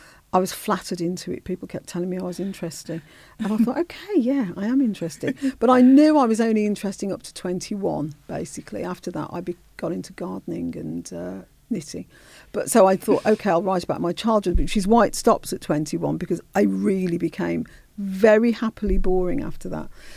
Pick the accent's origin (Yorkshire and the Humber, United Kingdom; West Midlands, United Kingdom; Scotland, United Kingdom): West Midlands, United Kingdom; Birmingham; accent: Brummie; My dad's from St. Kitts. And so I always felt part of that and was accepted in that. And then, of course, I'm a Brummie, as you can hear from my accent, and I'm 100% Brummie.